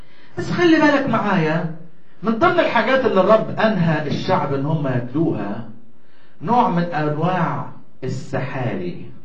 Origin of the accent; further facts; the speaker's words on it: Egypt; وإحنا كمصريين يلا زي بعض